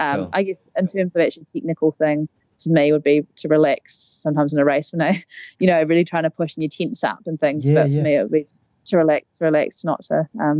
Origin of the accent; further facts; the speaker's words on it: Christchurch, Canterbury, New Zealand; I probably have to say I'm quite a home person, so I'm from Christchurch and, love running around there.